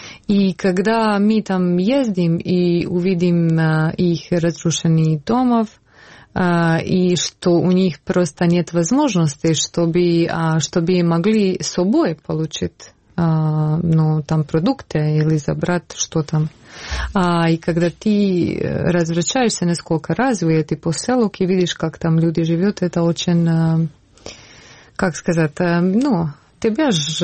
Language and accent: Russian; Bosnia & Herzegovina; Russian is a second language; Я сама жила через войну. Я из Боснии. Это бывшая Югославия.